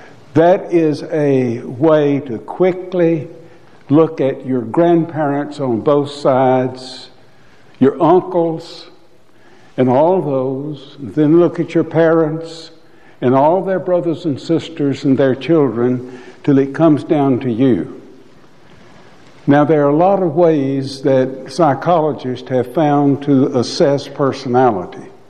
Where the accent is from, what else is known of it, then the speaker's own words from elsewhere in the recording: Columbia, Tennessee, United States; It's hard for me, the way I grew up in Columbia, Tennessee.